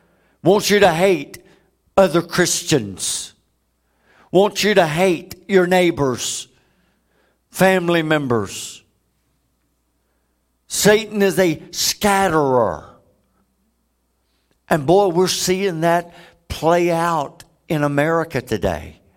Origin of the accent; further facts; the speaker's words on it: United States; since I'm American, I want to hit our country first.